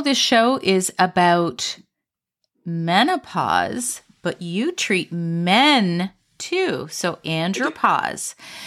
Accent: Canada; Because everyone talks about pellets in the U.S. and I'm Canadian

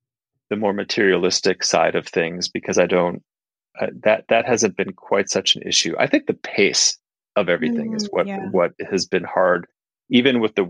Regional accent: Minneapolis, Minnesota, United States; I came from a background, I grew up in Minneapolis in the Midwest, you know, in the middle class family.

